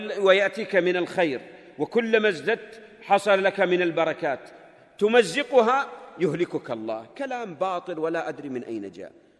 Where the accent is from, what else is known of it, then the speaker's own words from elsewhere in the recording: Najd, Saudi Arabia; وإنما حتى عندنا في نجد بعض من البدع